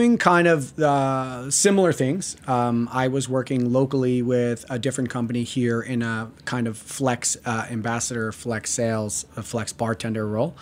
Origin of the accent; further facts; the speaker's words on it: New Jersey, United States; As I said, I was here for 15 years, and I'm originally from Jersey.